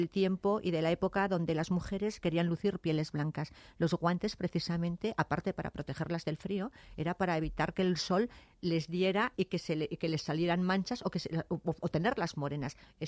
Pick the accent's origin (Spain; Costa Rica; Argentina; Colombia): Spain; Madrid, Community of Madrid; Sí, porque nada, en Valladolid no he vivido nunca, o sea que soy madrileña.